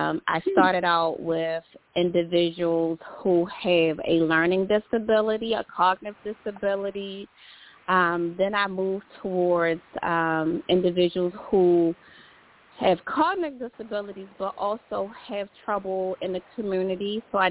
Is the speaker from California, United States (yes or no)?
no; Baltimore, Maryland, United States; So I don't consider myself from the DMV. I am from Baltimore. I am from Baltimore County.